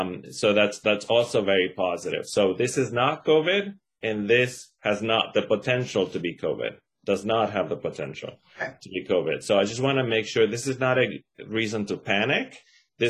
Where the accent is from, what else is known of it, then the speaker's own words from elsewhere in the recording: Argentina; I'm originally from Argentina, so I actually have the shot, have had the shot.